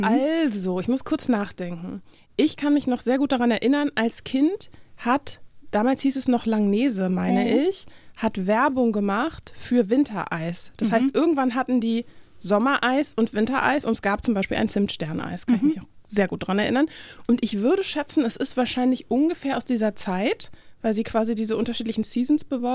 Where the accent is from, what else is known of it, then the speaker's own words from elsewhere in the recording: Berlin, Germany; Ich bin ja in Berlin groß geworden und ich bin in Steglitz vor allem groß geworden und in Wilmersdorf.